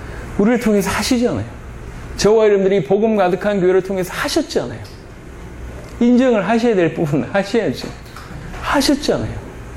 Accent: Masan, South Gyeongsang, South Korea; 고향이 창원입니다. 정확하게 마산인데

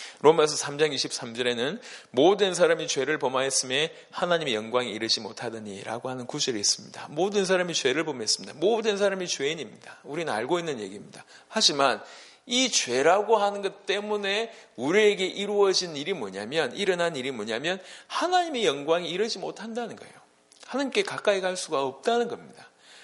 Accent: Masan, South Gyeongsang, South Korea; 저는 고향이 저 경상도 마산이 고향입니다. 어릴 때 굉장히 가난하게 자랐습니다.

